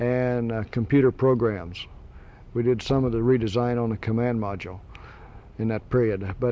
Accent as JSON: {"language": "English", "town": "Weatherford", "region": "Oklahoma", "country": "United States", "tie": "born or raised there", "said": "I was born in Weatherford, Oklahoma. Huge and metropolis of 2,000 people then."}